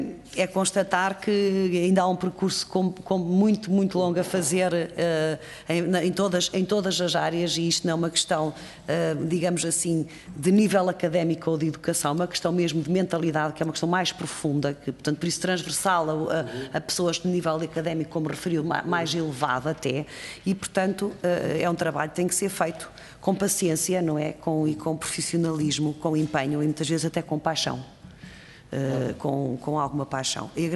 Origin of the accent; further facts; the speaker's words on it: Norte, Portugal; apesar de ser autarca no Norte, portanto não estou, nem sou de Lisboa nem do Alentejo, sou mais do Norte